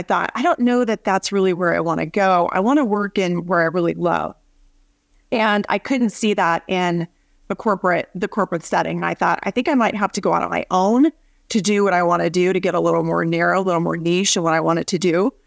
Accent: Sacramento, California, United States; now in Los Angeles, United States; But I'm a California girl. I grew up in Sacramento. And then I went to San Diego for college.

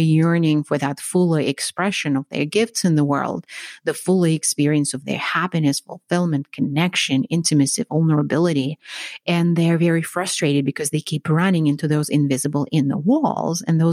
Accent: Russia; I grew up in Russia. My grandparents lived through World War II in Russia

